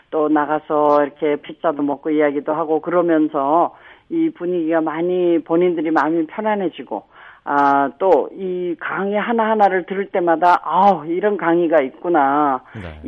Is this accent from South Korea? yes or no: no; North Korea; moved away; 나 자신이 아, 북한의 고향을 두고 오고 북한에서 자란 북한 사람이라는 것